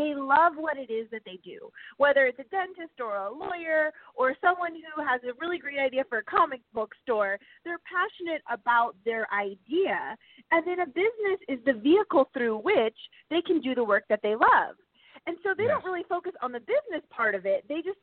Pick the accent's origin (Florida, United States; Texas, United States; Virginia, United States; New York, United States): Florida, United States; I always knew that I wanted to be an immigration attorney because I grew up in Florida